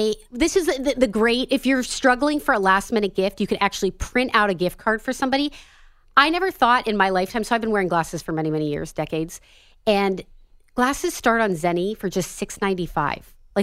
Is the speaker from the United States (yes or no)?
yes; Erie, Pennsylvania, United States; And also growing up in Erie, Pennsylvania, where we got the most snowfall in 2017, I can attest to this.